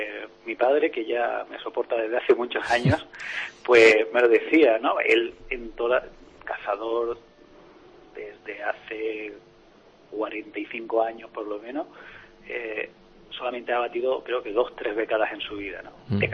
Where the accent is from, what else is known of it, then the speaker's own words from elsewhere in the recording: Málaga, Andalusia, Spain; yo soy de Málaga y salgo a cazar en Málaga, lo que es la provincia de Málaga.